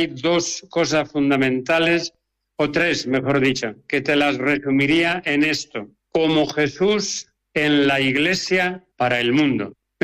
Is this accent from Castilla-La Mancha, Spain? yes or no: yes; Torre de Juan Abad, Castilla-La Mancha, Spain; Don José Antonio Mayordomo estaba de párroco en mi pueblo, en Torre de Juan Abad